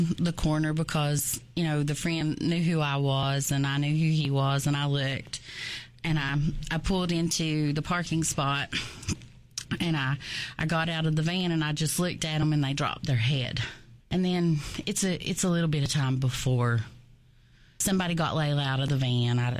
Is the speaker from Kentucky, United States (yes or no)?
yes; Elkhorn City, Kentucky, United States; I said that I'm from Elkhorn City. It's just easier to identify Pikeville, and that I'm a county kid.